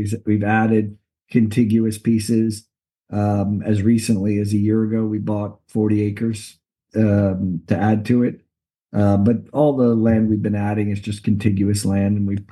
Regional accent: New York City, New York, United States; also born or lived in Ocala, Florida; So I was born in Ocala. All my vacation time was, but I went to grade school actually in New York City.

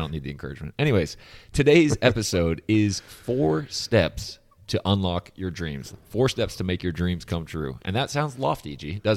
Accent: California, United States; No, I mean, look, I'm from California, but yes, I take a lot of shots at it.

